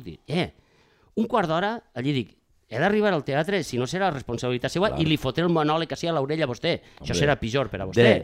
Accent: Valencia, Valencian Community, Spain; tants i tants valencians que lluitem per esquivar l'èxit

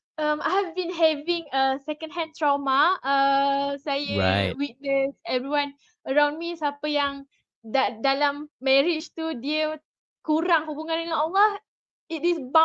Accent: Selangor, Malaysia; Saya daripada Selangor. Umur saya 24.

